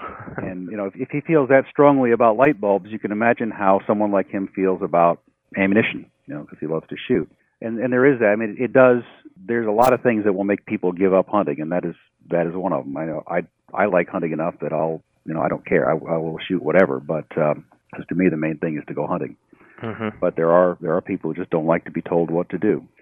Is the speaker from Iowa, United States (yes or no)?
yes; Iowa, United States; my home state of Iowa had proposed fairly sweeping non-toxic regulations on all our public lands earlier this year